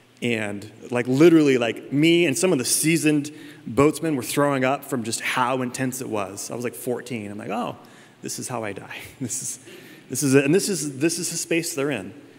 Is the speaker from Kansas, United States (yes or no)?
no; California, United States; when I was a kid, I grew up in Northern California. We used to go up to Bodega Bay, and we'd go deep sea fishing